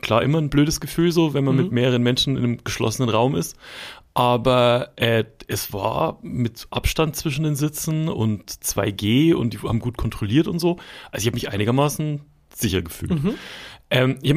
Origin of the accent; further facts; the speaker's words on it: Schorndorf, Baden-Württemberg, Germany; Wir hatten in dem Dorfkino, wo ich aufgewachsen bin, in Schorndorf